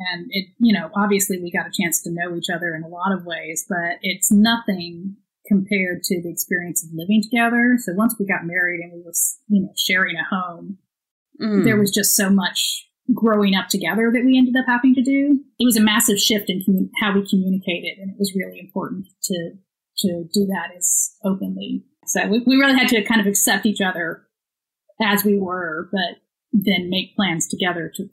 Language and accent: English; Houston, Texas, United States; It's a swamp. It sinks us in. It's my hometown.